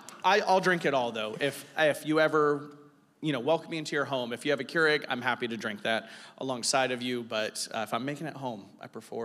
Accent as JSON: {"language": "English", "region": "Florida", "country": "United States", "also_born_or_lived": "North Carolina / Texas", "said": "We're originally from Florida, but we were in North Carolina, Texas, moved back to Florida to pursue some church planting."}